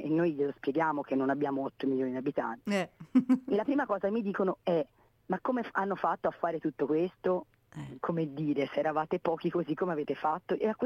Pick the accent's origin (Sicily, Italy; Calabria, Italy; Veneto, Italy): Veneto, Italy; Venice; now in Siena, Italy; Io vengo da Venezia, una città brutta, e sono venuta a vivere in un'altra città brutta.